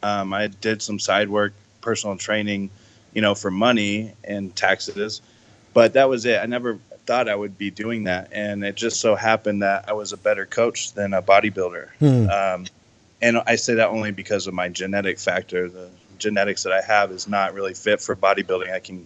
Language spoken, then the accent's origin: English; San Diego, California, United States; now in Sacramento, United States; I'm from San Diego, but I'm in Sacramento with Anthony, actually, right?